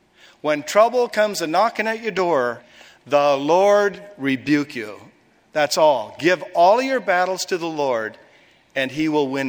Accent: United States; America is in the crosshairs. We are the American people.

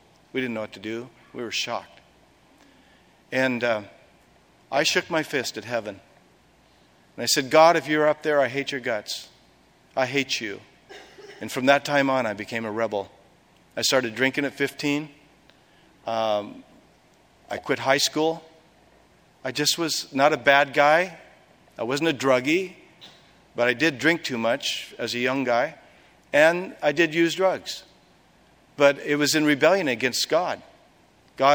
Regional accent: Oregon, United States; and I'm from Oregon, not from California, so I only know about two or three people.

